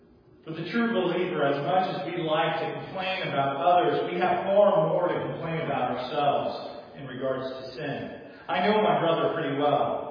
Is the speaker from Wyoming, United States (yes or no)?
no; California, United States; because we're from California, and we still have to use the lingo, even though we're former Californians